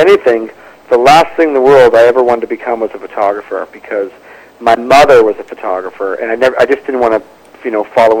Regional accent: Toronto, Ontario, Canada; born there; also born or lived in Vancouver; I was born in Toronto, yes.

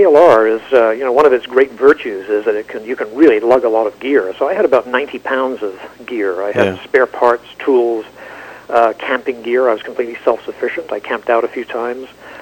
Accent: Northern Ireland, United Kingdom; I come from Northern Ireland, where, you know, the border with the Republic of Ireland has been a very important thing for a long time.

